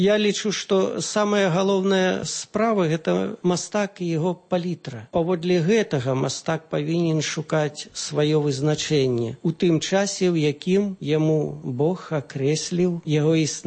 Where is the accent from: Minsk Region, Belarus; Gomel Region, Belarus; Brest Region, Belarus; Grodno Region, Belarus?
Grodno Region, Belarus; Dzyaraunaya; я родам з Дзяраўной, са Слонімскага района.